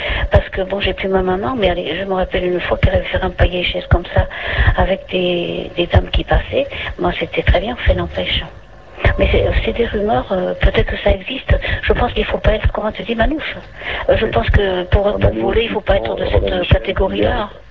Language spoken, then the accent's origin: French; Biarritz, Nouvelle-Aquitaine, France; Je suis de Biarritz.